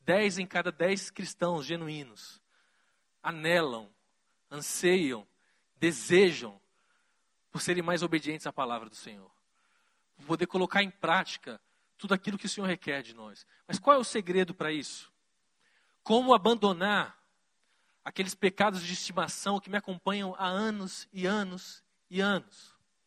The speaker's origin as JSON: {"language": "Portuguese", "town": "Vitória", "region": "Espírito Santo", "country": "Brazil", "said": "Venho de Vitória, no Espírito Santo."}